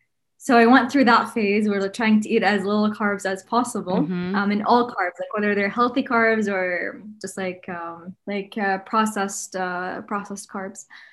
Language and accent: English; Saudi Arabia; English is a second language; I live in Riyadh. I'm from Saudi.